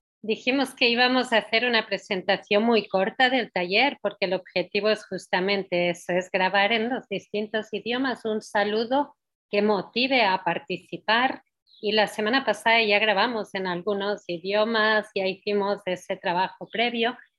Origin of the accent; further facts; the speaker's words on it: Barcelona, Catalonia, Spain; now in Ecuador; yo soy de Barcelona, vivo 18 años ya aquí en Ecuador